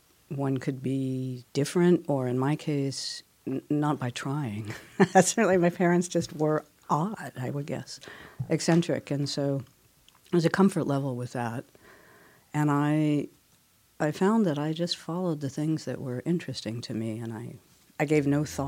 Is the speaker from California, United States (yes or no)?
yes; Oakland, California, United States; In the East Bay